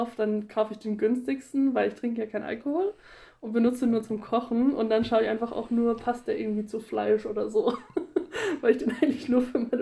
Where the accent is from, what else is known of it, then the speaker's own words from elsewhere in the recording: Ottersweier, Baden-Württemberg, Germany; Also ich komme ja aus Ottersweier und da wird halt wirklich in jedem Ort Fasnacht gefeiert